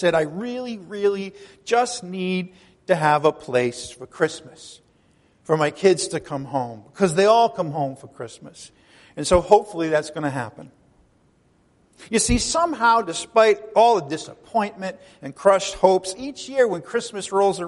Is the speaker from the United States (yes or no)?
yes; New England, United States; Maybe I'm fond of it because I come from New England.